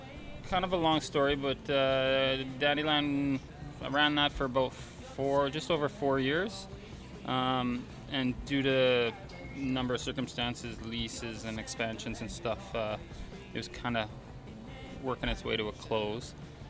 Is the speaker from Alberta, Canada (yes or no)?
no; Vancouver, British Columbia, Canada; moved away as an adult; now in Winnipeg, Canada; I grew up in Vancouver. I did my training in Vancouver. I worked there for a number of years before coming here.